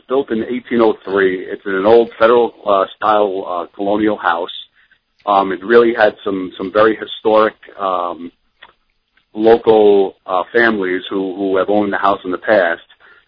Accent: Brooklyn, New York, United States; moved away as an adult; I'm a retired New York City police captain. I grew up in Brooklyn, moved up about 20

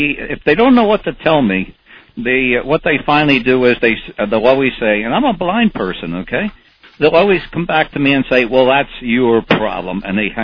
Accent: Philadelphia, Pennsylvania, United States; Okay, well, I come from Philadelphia. What can I tell you?

